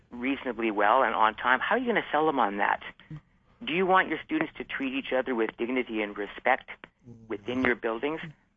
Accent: Canada; And I'm from Canada, of course, and we call our governing body the Ministry of Education.

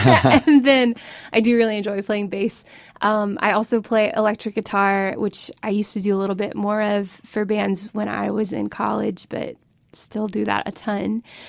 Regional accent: Cincinnati, Ohio, United States; So I grew up playing jazz guitar, and I grew up playing in Cincinnati.

